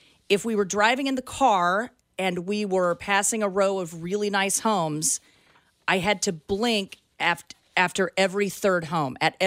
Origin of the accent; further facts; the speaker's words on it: Topeka, Kansas, United States; I'm from Topeka. It's our zip code.